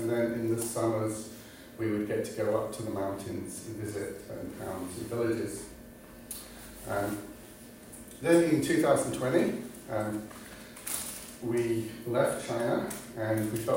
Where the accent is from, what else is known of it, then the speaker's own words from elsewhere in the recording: Wilmington, London, United Kingdom; also born or lived in Erith; I grew up in Wilmington, so I'm a local, and then later in Erith.